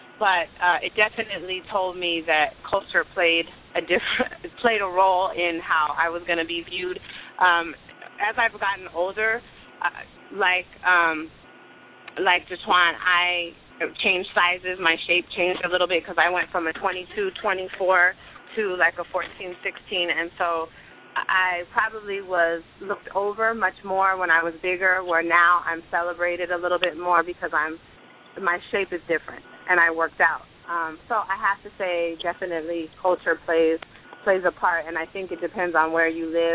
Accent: Oakland, California, United States; As I mentioned, I'm from East Oakland, and it's very urban here.

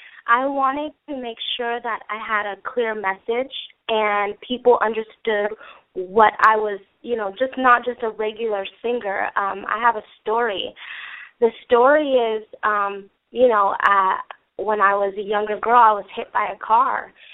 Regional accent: California, United States; I'm from the Bay Area, California.

